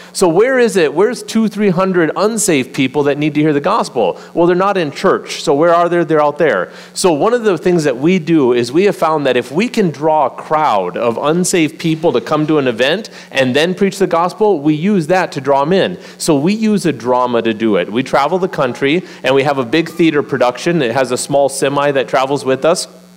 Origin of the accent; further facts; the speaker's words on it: North Dakota, United States; but man, we are from North Dakota, and we love the Midwest